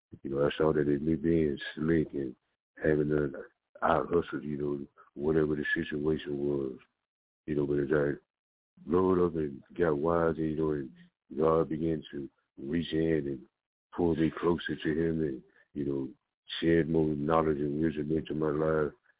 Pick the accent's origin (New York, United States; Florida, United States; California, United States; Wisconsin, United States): Florida, United States; You know, I was one of those guys, you know, I was growing up in Florida, you know, I was doing a little bit of everything that I was big enough to do.